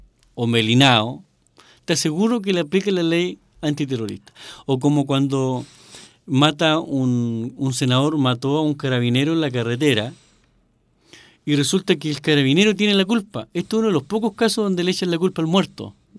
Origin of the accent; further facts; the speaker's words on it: Purén, Araucanía, Chile; yo soy mapuche, yo pertenezco a la comunidad Manuel Ancalao, soy de Purén, soy de la Araucanía